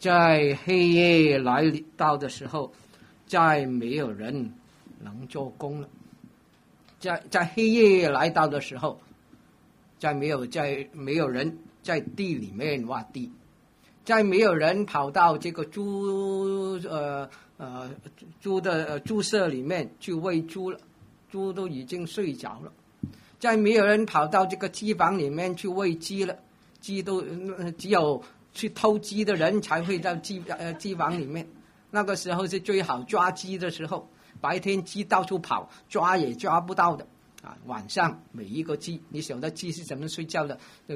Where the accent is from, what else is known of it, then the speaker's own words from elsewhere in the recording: Hong Kong; accent: Hong Kong; 啊，我在香港长大，所以我的普通话都是非常香港的啊。